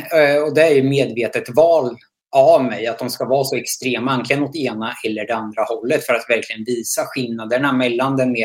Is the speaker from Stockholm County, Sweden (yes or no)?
no; Motala, Östergötland, Sweden; Jag är född och uppvuxen i Motala, tidigare kallad Lilla Chicago, eller ja, Motalas farligaste stad.